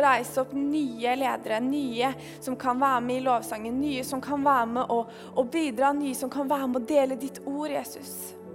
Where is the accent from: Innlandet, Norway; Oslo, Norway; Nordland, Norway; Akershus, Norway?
Akershus, Norway; Lillestrøm; jeg er fra Lillestrøm